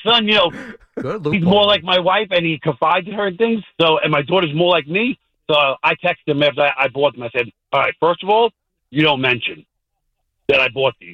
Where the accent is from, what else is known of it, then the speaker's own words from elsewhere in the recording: Bronx, New York, United States; I'm a big Yankee fan, born and raised in the Bronx.